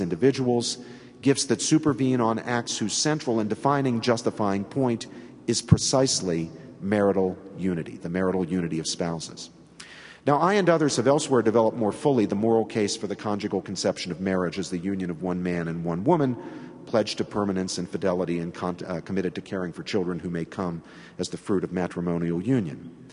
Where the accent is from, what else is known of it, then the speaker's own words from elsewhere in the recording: New Jersey, United States; We had in my home state of New Jersey a Methodist institution which lost the tax-exempt status for a piece of its property.